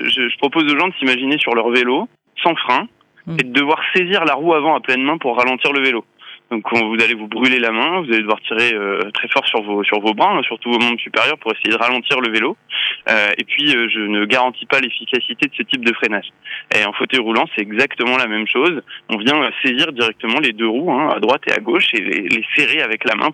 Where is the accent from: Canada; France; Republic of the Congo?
France; Erquy, Brittany; also born or lived in Saint-Nazaire; j'ai grandi en Bretagne, d'abord du côté de Saint-Nazaire et puis ensuite dans la baie de Saint-Brieuc à Erquy. Et puis j'ai terminé le lycée et les classes préparatoires dans la banlieue rennaise. Donc en effet, je suis un produit breton.